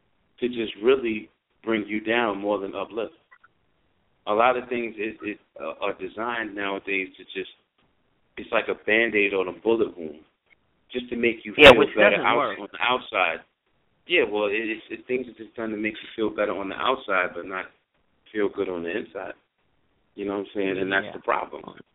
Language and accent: English; Astoria, New York, United States; even though I was from Astoria Project, still in all, it was like Queensbridge, you know, it was like another home.